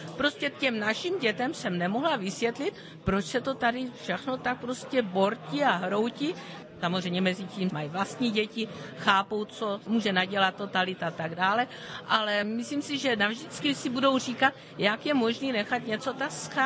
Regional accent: Jablonec nad Nisou, Liberec Region, Czechia; now in Germany; My jsme nejdřív šli do Baden-Württemberska, protože my jsme teprve odcházeli z Jablonce v roce 64.

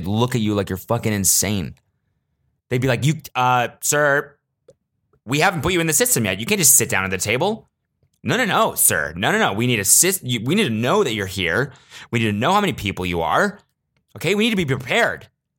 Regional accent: United States; as an American, I realize I like to be, like, babied through shit.

